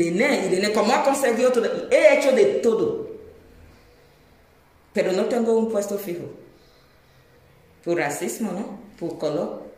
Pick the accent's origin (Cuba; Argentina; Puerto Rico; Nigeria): Nigeria; Spanish is a second language; now in Spain; soy de Nigeria y estoy muy orgullosa